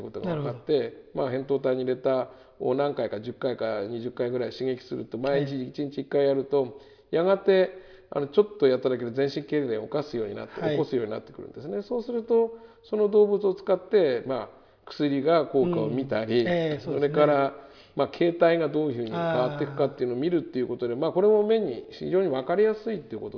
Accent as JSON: {"language": "Japanese", "town": "Kodaira", "region": "Tokyo", "country": "Japan", "said": "僕出身は東京の小平ですね。"}